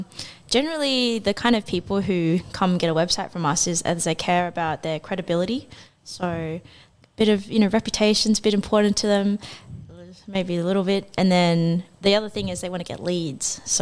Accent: Rockingham, Western Australia, Australia; from Rockingham. But also, they're like, people don't know what Rockingham is, so sometimes I say I'm from Perth.

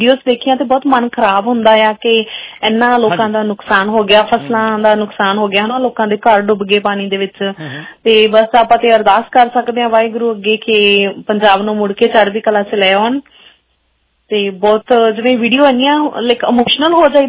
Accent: Moga, Punjab, India; ਅਸੀਂ ਮੋਗੇ ਤੋਂ ਹਾਂਜੀ

